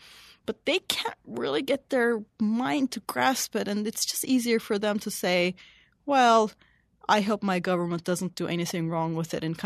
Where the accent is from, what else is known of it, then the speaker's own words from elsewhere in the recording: Turkey; in places like my home country, Turkey